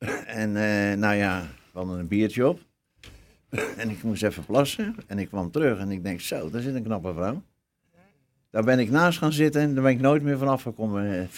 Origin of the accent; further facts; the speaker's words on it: Noordwijk, South Holland, Netherlands; ik ben van 5547 en geboren en getogen in Noordwijk.